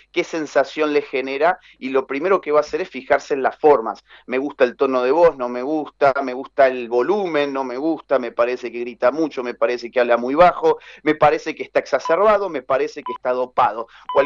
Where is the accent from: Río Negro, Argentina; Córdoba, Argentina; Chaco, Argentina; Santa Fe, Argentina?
Córdoba, Argentina; Yo estoy en este momento en Córdoba y soy de Córdoba